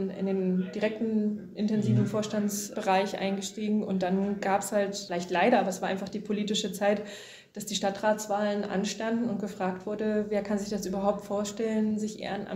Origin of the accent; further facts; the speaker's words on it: Wittenberg, Saxony-Anhalt, Germany; weil mein Heimatort, die Lutherstadt Wittenberg, wäre ja mein Ortsverein gewesen.